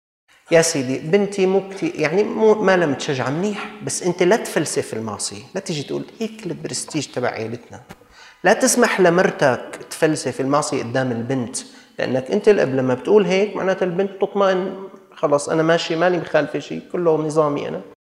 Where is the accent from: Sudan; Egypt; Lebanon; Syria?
Syria; نحن من الشام، نحن مسلمين، نحن من المالكي،